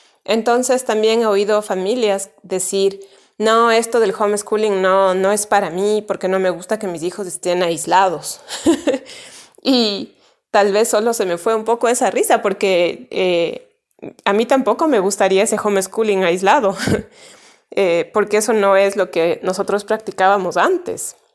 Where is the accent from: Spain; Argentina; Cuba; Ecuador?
Ecuador; Y en mi país, en Ecuador, las clases, como en muchas partes del mundo, empiezan en más o menos en octubre.